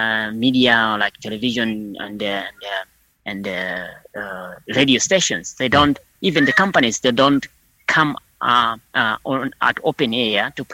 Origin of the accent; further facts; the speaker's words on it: Mulanje, Southern Region, Malawi; I'm from Mulanje. Mulanje is one of the, it's 3,000, it's one of the largest mountain in Malawi and said in Africa.